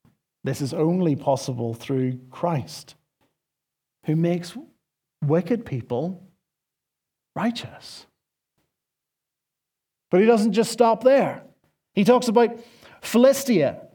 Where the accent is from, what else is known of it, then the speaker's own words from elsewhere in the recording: Northern Ireland, United Kingdom; accent: Nordy; grew up in Northern Ireland, but I was born here. I was born in the Republic. But I grew up in Northern Ireland, and I got blessed or cursed, depending on your perspective, with this Nordy accent.